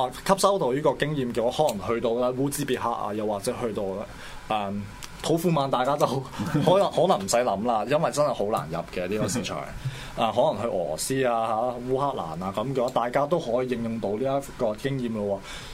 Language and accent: Cantonese; Hong Kong; 入口多元文化，絕對可以令到我哋香港人嘅生活質素提高嘅